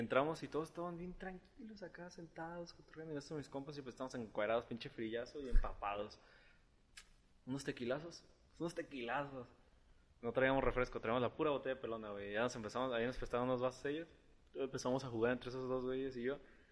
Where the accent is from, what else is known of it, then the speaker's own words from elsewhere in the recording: Mexico; Somos tan mexicanos.